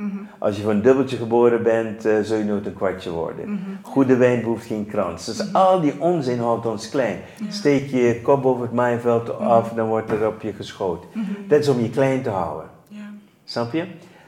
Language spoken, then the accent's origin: Dutch; Netherlands; moved away; Dus ik ben uit Nederland weggetrokken.